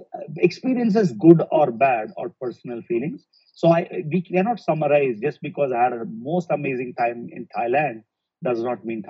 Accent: India; English is a second language; being Indian. Ever since we grew up, everything is Pakistan, Pakistan, Pakistan.

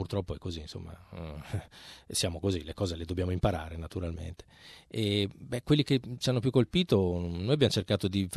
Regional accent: Bologna, Emilia-Romagna, Italy; Sono scrittore, sono bolognese, passo sempre dalla mia stazione

